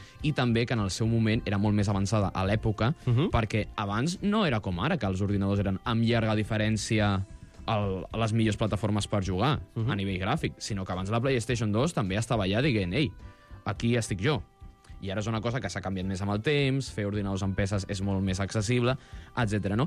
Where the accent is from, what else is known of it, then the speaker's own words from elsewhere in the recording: Cornellà, Catalonia, Spain; Però jo m'he criat a Cornellà, per tant